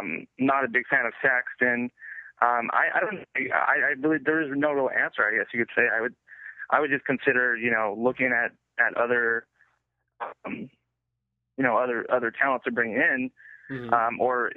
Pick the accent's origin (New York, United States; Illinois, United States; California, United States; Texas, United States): California, United States; Sacramento; I'm from Sacramento.